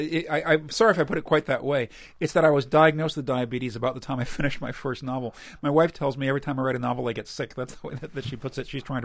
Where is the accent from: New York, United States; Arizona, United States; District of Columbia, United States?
District of Columbia, United States; Washington; I wrote short stories and what I called novels when I was a really little boy growing up in Washington, D.C.